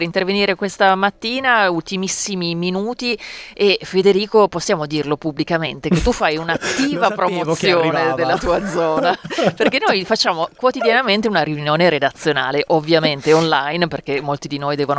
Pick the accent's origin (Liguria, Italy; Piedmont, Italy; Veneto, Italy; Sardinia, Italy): Piedmont, Italy; Turin; accent: Turinese; now in Australia; Mi sa che ogni tanto mi scappa un po' l'accento torinese, anche se vivo in Australia ormai da tantissimo, tantissimo tempo.